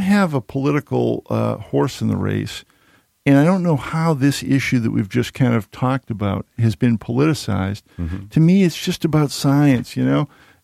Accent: Boston, Massachusetts, United States; I grew up in Boston.

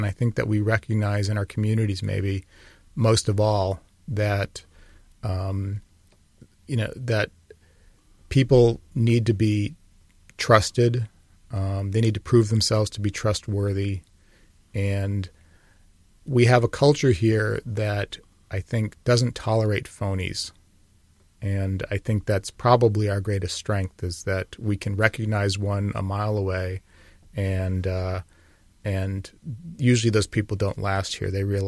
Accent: Scarborough, Maine, United States; I grew up in Scarborough, and Scarborough today is very different from the Scarborough where I was a kid.

